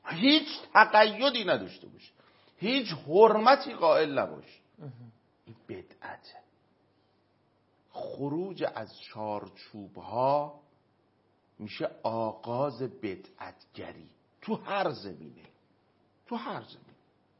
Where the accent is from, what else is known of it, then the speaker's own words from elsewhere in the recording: Iran; born there; من نسبت به ایرانی بودن خودم تعصب دارم، من زاده این مملکتم، من متعصبم نسبت به ایران